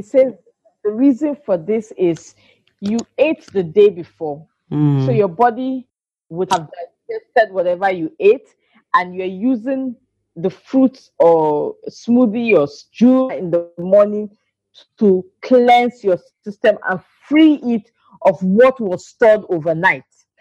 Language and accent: English; Zaria, Kaduna State, Nigeria; I grew up in Zaria. And from Zaria to Kaduna by road, driving is 45 minutes.